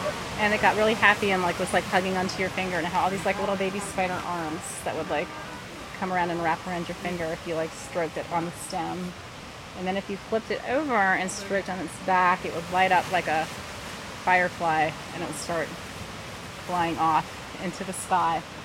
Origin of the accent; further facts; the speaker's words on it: East Coast, United States; He came from the West Coast, I came from the East Coast. We met in the middle.